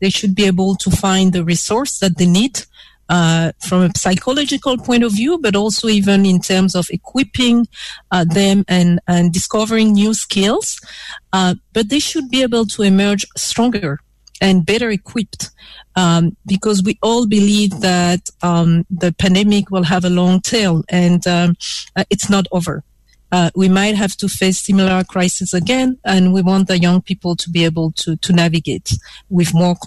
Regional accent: Côte d’Ivoire; now in Ghana; Cote d'Ivoire is my home country.

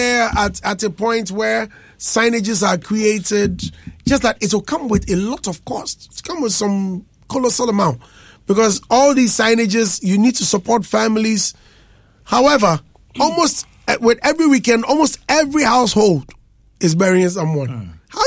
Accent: Ghana; I said, I'm from Ghana.

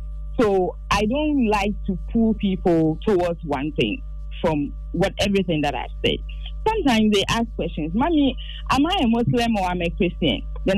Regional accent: Tesano, Greater Accra, Ghana; also born or lived in Nima; I was born and raised in Nima till about 8 or 9, when we then moved out of Nima to Tesano. And then I grew up teenagehood up to adulthood in Tesano.

